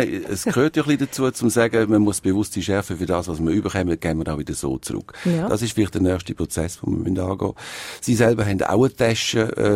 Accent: Switzerland; Wir sind Schweizer ja mitunter das Volk, das am meisten sammelt.

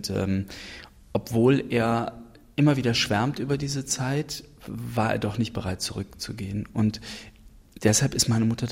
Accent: Cologne, North Rhine-Westphalia, Germany; Ich bin in Köln-Riehl aufgewachsen, am Rhein wohnten wir und im alten Teil von Riehl ging ich zur Schule

